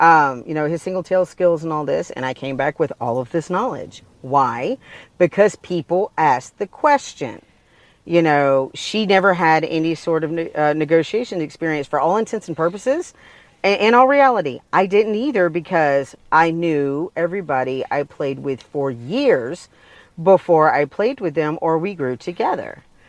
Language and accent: English; the South, United States; It's story time with … because I'm from the South and I like telling stories.